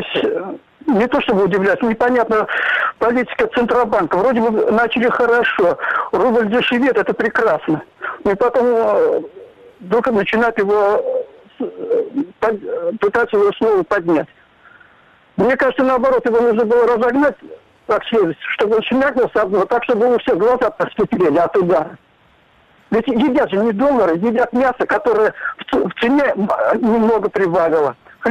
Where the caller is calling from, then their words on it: Khabarovsk, Khabarovsk Krai, Russia; Я из Хабаровска звоню.